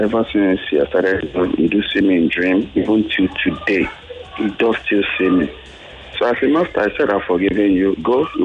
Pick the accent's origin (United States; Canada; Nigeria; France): Nigeria; Anambra; I'm from Anambra State.